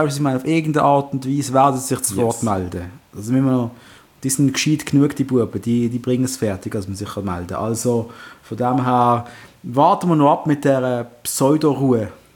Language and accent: German; Basel, Basel-Stadt, Switzerland; Darf man das sagen als Basler